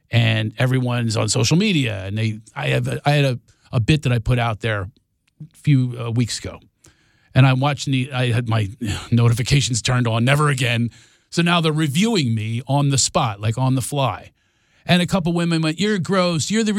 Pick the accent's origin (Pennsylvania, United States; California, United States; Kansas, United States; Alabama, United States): Pennsylvania, United States; Philadelphia; I'm from Philadelphia. We do not suffer fools in Philadelphia.